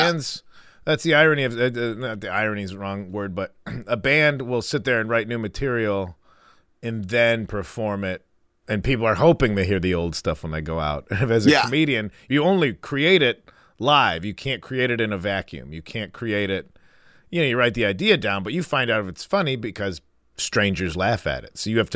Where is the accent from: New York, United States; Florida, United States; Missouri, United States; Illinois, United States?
Illinois, United States; Chicago; I am from Chicago suburbs, baby.